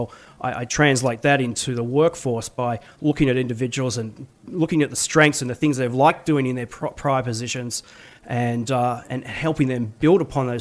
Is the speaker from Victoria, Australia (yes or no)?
no; Sydney, New South Wales, Australia; moved away as an adult; now in United States; I tell people I'm from the deep south, and then they sort of look at me strangely, but I'm actually from Sydney, Australia.